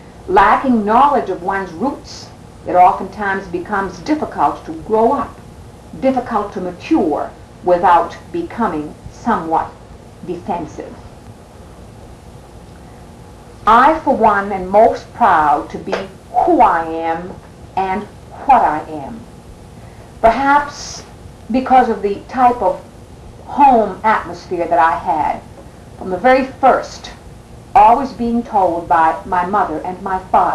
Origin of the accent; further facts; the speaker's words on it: Maine, United States; My people, the Acadian, or sometimes we refer to them as the Canadian Acadians, because we have a mixture here in the valley of Canadian as well as Acadian blood.